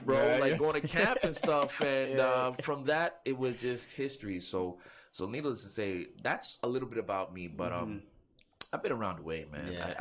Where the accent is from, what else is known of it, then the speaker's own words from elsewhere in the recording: Montreal, Quebec, Canada; I grew up in Little Burgundy, actually. Mm-hmm. 811 apartment 3, St. Martin Street.